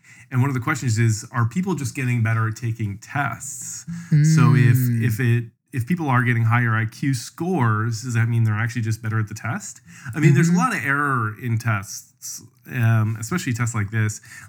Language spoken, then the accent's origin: English; Canada; And as a Canadian, I would just like to say, suck it, Scandinavia.